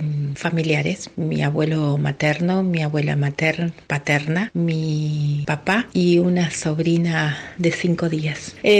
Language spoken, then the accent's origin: Spanish; Rafaela, Santa Fe, Argentina; tengo 51 años, soy de Rafaela